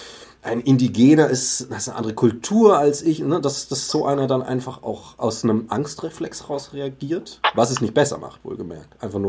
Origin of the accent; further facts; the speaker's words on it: Bavaria, Germany; Ich komme aus Bayern, klar